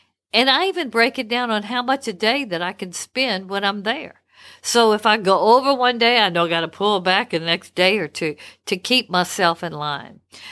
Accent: Louisiana, United States; I must confess, I'm from Louisiana. We like to dress

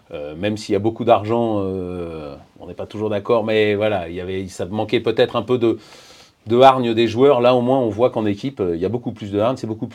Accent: France; Sauf que, comme on est Français, on regarde leur performance à eux

